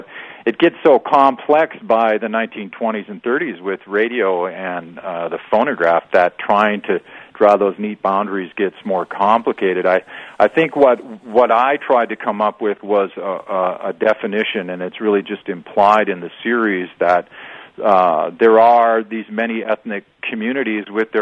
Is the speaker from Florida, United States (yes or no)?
no; Wisconsin, United States; I mean, I grew up in Wisconsin, but I've spent 20-some years now in Illinois, and I have become a real advocate for the Midwest